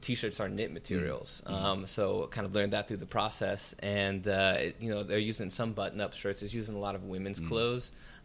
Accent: San Jose, California, United States; Santa Cruz, my hometown in San Jose.

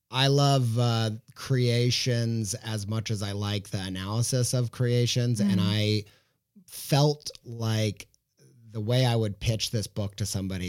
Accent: Whiteland, Indiana, United States; because I grew up in Whiteland, Indiana. I didn't grow up reading poetry.

